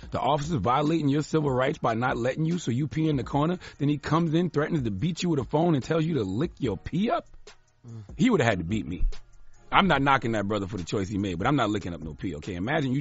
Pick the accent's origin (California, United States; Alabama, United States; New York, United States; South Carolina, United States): South Carolina, United States; Mind you, I'm from South Carolina.